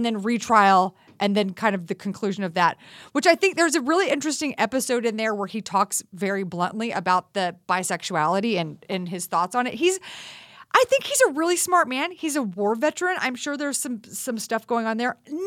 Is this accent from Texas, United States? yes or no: yes; Texas, United States; First of all, I grew up in Texas.